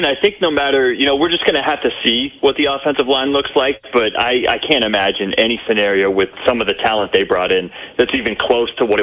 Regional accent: Boulder, Colorado, United States; as somebody who was born and raised in Boulder and had spent, you know, the first 28 years of my life in that market

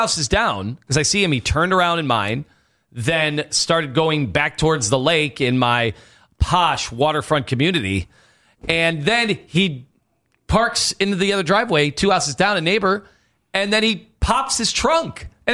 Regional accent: Chesterland, Ohio, United States; because I grew up in Chesterland

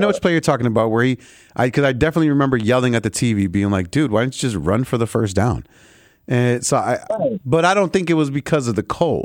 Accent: Chicago, Illinois, United States; You know, I've watched growing up in Chicago a bunch of damn Saturday mornings

